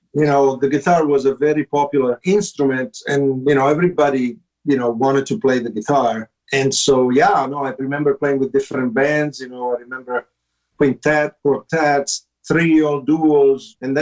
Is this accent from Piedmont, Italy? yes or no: yes; Turin, Piedmont, Italy; also born or lived in Sicily; now in United States; I grew up in Turin, up north, not far from Milano. And I was born in Sicily, but I grew up in Turin.